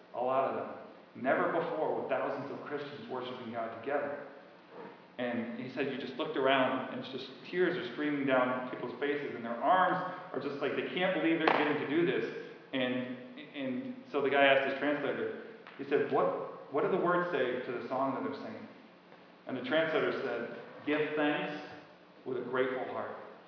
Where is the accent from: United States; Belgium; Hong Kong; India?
Belgium; I grew up in Belgium a couple minutes from Brussels.